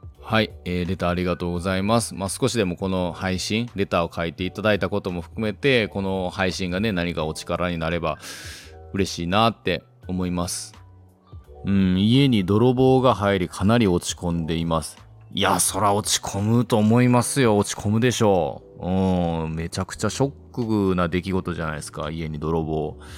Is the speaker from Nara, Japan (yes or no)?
yes; Nara, Japan; 僕が今実家奈良で、今奈良に住んでるんで、僕の実家とは比較的距離は近いんですよ